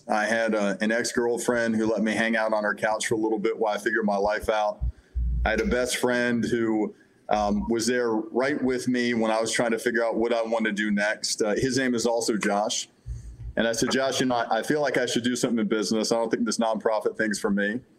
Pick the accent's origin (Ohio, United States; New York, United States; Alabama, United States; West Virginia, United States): Alabama, United States; Birmingham; I was raised in the South in Birmingham, Alabama.